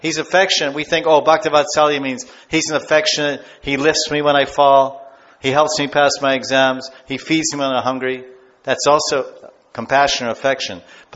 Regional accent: United States; I'm from America, and we were raised as a Christian.

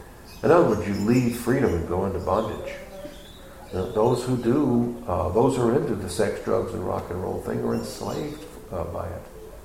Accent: Texas, United States; I'm from Texas.

